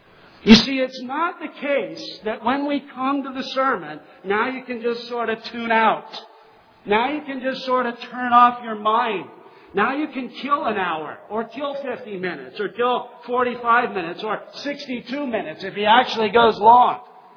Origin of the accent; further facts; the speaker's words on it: Lakewood, California, United States; This is where I learned about agrarianism, because I grew up in Lakewood, California. I didn't live across from a dairy farm there.